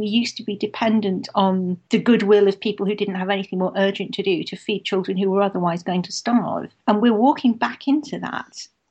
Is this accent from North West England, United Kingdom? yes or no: yes; Manchester, North West England, United Kingdom; I grew up in Manchester and went to a school which was founded by the Manchester Liberals in the 19th century.